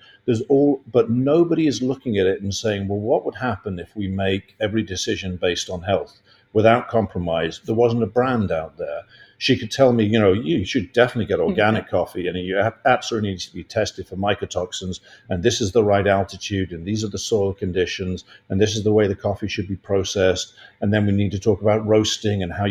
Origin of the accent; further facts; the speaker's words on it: England, United Kingdom; when I was growing up in England.